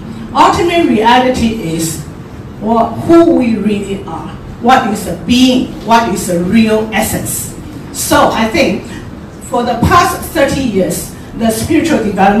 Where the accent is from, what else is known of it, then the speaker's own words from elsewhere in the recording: Taiwan; English is a second language; now in Hong Kong; I come from Taiwan. I was born, brought up in Taiwan, but I'm married to Hong Kong, yes.